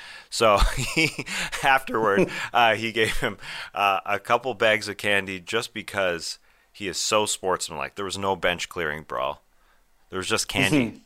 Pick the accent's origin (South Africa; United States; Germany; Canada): Canada; Maybe it's just because we're Canadian here.